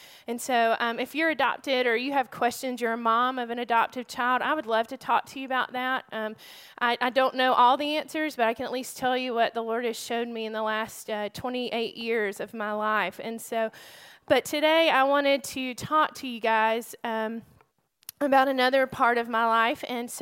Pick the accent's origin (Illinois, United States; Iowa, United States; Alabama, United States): Alabama, United States; Auburn; I am originally from Auburn, Alabama